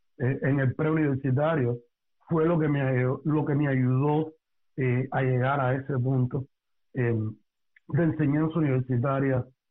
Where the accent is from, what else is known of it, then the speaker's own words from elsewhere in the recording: Havana, Cuba; Mi infancia transcurrió en La Habana Vieja y bien pequeño me mudo al poblado de Cojimar, un pueblecito de pescadores en el este de La Habana, fantástico, extraordinario.